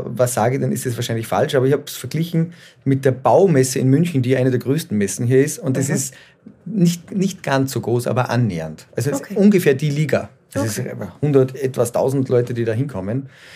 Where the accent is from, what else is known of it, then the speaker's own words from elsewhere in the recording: Austria; Made in Austria, da wo ich herkomme